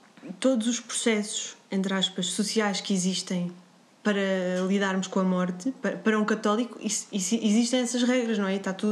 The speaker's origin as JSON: {"language": "Portuguese", "country": "Portugal", "tie": "born or raised there", "said": "Claro que cresci em Portugal, portanto, cresci neste contexto, neste ambiente, maioritariamente de pessoas cristãs. Vou à missa às vezes. Pronto, estou inserida socialmente, se calhar num contexto cristão, mas... Não, de facto, não me identifico"}